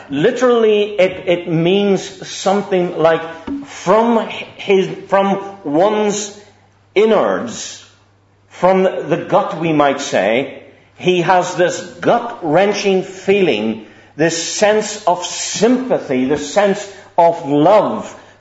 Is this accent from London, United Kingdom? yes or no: no; Northern Ireland, United Kingdom; accent: Essex; moved away; It's 20 some odd years since I've actually lived there, and that's why my Essex accent is so strong. But in the country town where I lived